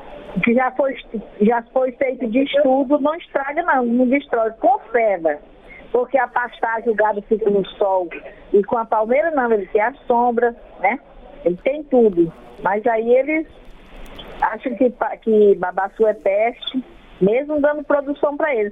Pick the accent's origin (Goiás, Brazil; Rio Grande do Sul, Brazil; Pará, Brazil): Pará, Brazil; Marabá; Natural de Marabá.